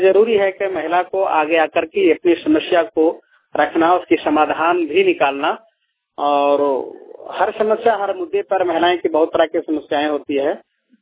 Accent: Hazaribagh, Jharkhand, India; मैं हजारीबाग इचाक खुटरा का रहने वाला हूँ।

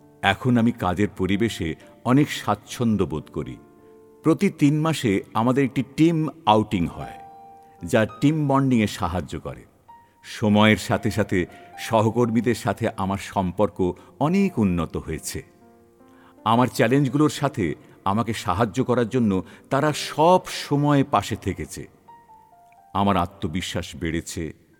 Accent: Kanpur, Uttar Pradesh, India; আমার বাড়ি কানপুর।

